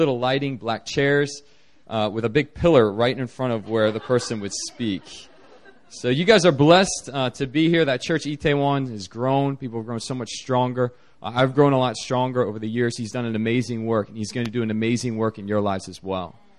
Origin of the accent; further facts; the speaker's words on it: Virginia, United States; now in South Korea; I grew up in Northern Virginia near D.C., and I attended Virginia Tech.